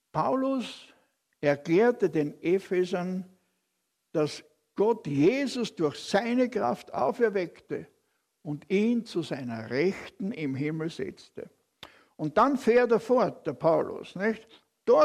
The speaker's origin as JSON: {"language": "German", "country": "Austria", "said": "So werde ich als Österreicher sowieso kaum mit dem amerikanischen Präsidenten sprechen können."}